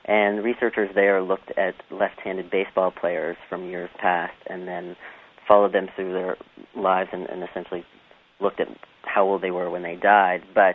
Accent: United States; just because I'm an American and am trained for left side of the road driving

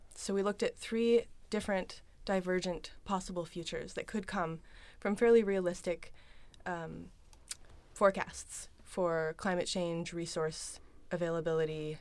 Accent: Pacific Northwest, United States; now in Bay Area, United States; And I grew up in the Pacific Northwest in a family that really cares about the natural surroundings that we were living

